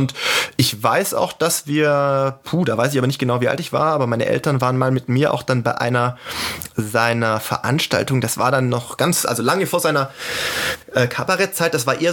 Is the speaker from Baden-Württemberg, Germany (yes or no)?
yes; Sindelfingen, Baden-Württemberg, Germany; born there; der mich als gebürtigen Schwaben in Sindelfingen natürlich wahrscheinlich einigermaßen nachvollziehbar auch fasziniert hat